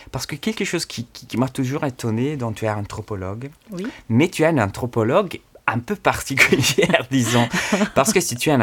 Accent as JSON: {"language": "French", "town": "Milan", "region": "Lombardy", "country": "Italy", "said": "moi je viens de Milan, le calabré c'est un peu difficile pour moi."}